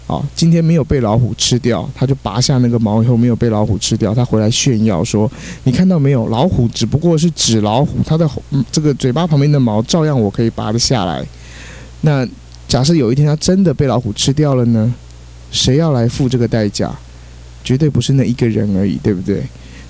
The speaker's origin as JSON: {"language": "Chinese", "country": "Taiwan", "said": "所以说我们台湾人就应该兴高采烈的接受"}